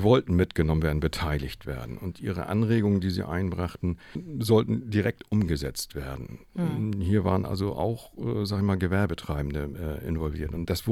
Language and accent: German; Hamburg, Germany; Ich bin ja hier groß geworden und ich kenne so viele Ecken. Ich bin in Eimsbüttel aufgewachsen, kenne Winterhude, also eigentlich fast jeden Stadtteil